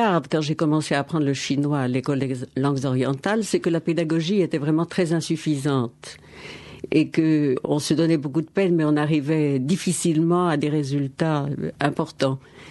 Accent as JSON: {"language": "French", "town": "Lyon", "region": "Auvergne-Rhône-Alpes", "country": "France", "tie": "born there", "said": "Tout à fait, oui. Je suis née à Lyon."}